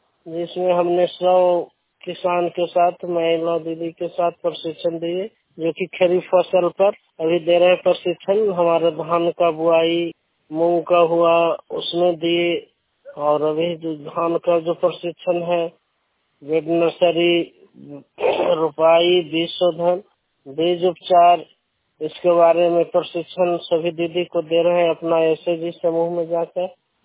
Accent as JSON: {"language": "Hindi", "region": "Bihar", "country": "India", "said": "मैं नालंदा जिला का रहने वाला हूँ, हरनौत प्रखंड बसनेवा पंचायत का।"}